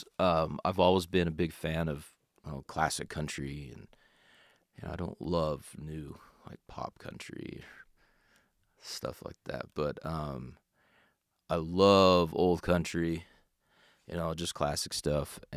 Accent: Salt Lake City, Utah, United States; All right … from Salt Lake City, Utah.

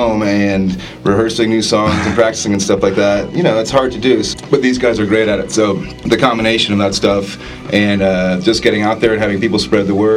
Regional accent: New York, United States; I'm from New York originally.

